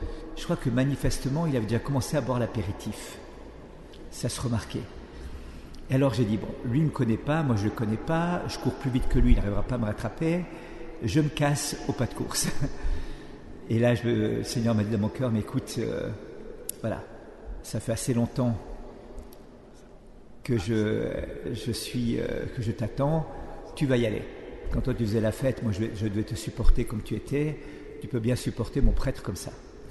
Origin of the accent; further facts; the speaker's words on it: Valais, Switzerland; J'avais été élu à 23 ans au Parlement de la région de Suisse où je viens, du Valais.